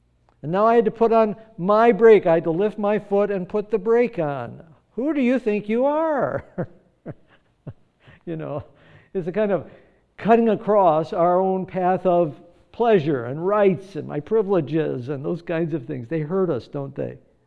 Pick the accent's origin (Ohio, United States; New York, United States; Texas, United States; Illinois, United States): Illinois, United States; Chicago; When I was a boy growing up in Chicago, I can still remember this in my mind, of just playing war as a little boy.